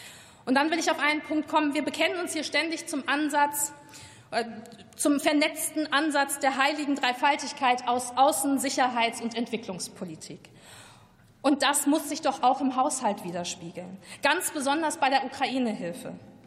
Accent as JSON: {"language": "German", "region": "North Rhine-Westphalia", "country": "Germany", "said": "eine Perspektive aus meinem Heimatland NRW einbringen."}